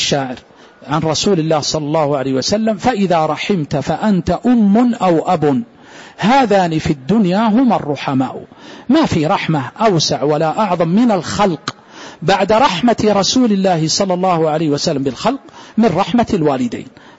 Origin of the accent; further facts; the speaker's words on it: Saudi Arabia; سواء هنا في داخل بلادنا المملكة العربية السعودية